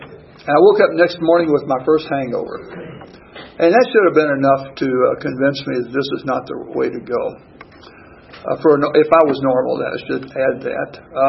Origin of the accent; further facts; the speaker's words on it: Kentucky, United States; I grew up in Kentucky, and I was down at Western Kentucky, and I was studying chemistry and math